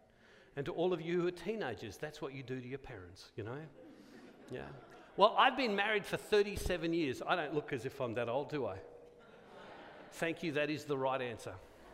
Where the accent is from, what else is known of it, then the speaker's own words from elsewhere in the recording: Australia; No, I'm an Australian.